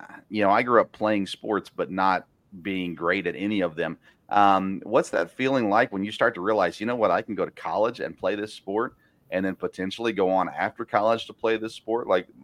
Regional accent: Tennessee, United States; I grew up in Tennessee, just south of Vanderbilt

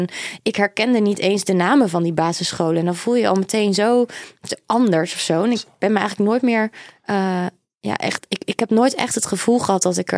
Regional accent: Deventer, Overijssel, Netherlands; Nou, ik ben geboren in Deventer, maar ik woonde in een dorpje naast Deventer.

